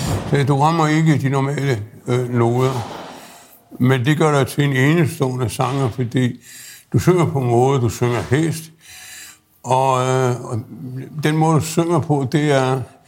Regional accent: Aarhus, Central Denmark Region, Denmark; born there; Jeg er født i Aarhus. Mærkeligt nok nede på en gade, der hedder Spanien.

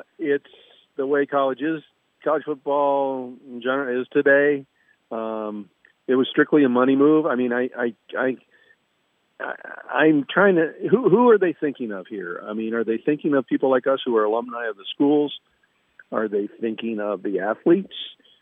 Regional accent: Midwest, United States; I remember as a kid growing up in the Midwest, I just always thought the Pac-12 was a pretty cool conference

